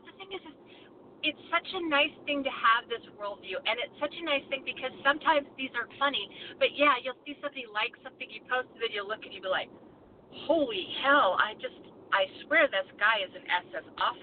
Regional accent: the West, United States; I'm American. I grew up in the West. I'm Catholic. You know, I was raised Catholic.

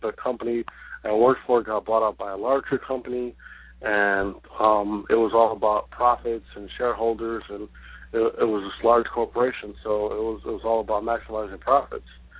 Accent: Wisconsin, United States; I'm from Wisconsin. She's from Minnesota, so she's a Midwestern neighbor.

